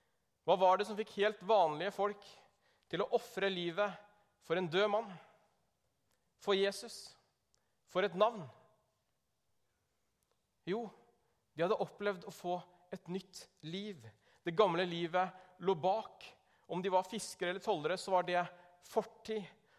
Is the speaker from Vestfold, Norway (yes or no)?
yes; Larvik, Vestfold, Norway; Opprinnelig er jeg fra Larvik, gift med Lena fra Bergen